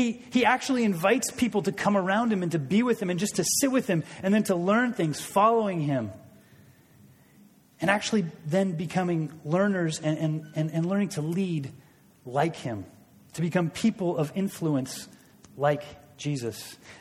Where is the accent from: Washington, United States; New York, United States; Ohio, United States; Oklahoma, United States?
Washington, United States; Seattle; I love to fish. And I've fished since I was a little boy. I grew up in Seattle.